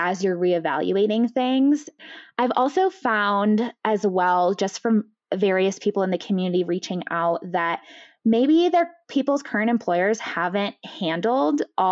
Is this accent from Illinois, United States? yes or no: yes; Illinois, United States; moved away as an adult; I'm originally from Illinois and I moved out to Utah fairly soon after I graduated